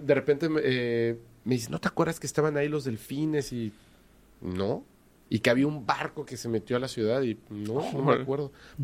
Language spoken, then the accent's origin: Spanish; Mexico; creo que todos somos mexicanos aquí en esta mesa.